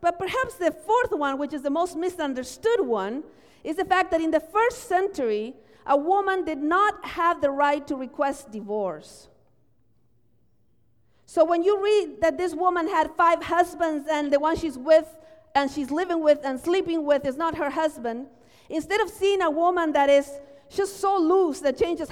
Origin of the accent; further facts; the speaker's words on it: Argentina; You know, I come from Argentina.